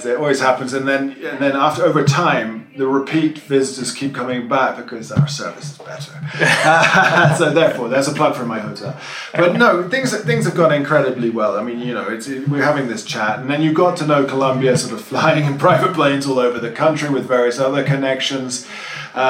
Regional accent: England, United Kingdom; It's like, you know, being English, if I see a queue, I have to get in there.

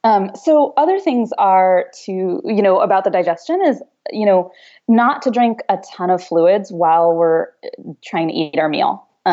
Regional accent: East Coast, United States; moved away as an adult; I grew up on the East Coast where it was definitely cold winters. And I left as soon as I could, you know, mostly because of the weather.

